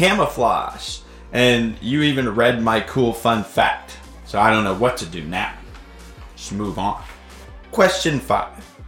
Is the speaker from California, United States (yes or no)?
no; Oregon, United States; Same goes for my home state of Oregon on the opposite coast.